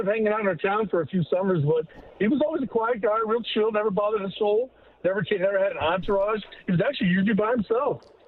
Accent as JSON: {"language": "English", "town": "Annapolis", "region": "Maryland", "country": "United States", "tie": "born or raised there", "said": "back in Annapolis, Maryland, my hometown"}